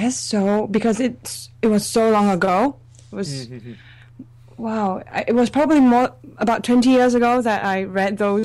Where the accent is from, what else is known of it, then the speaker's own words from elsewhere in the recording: Singapore; I'm from Singapore, that's right.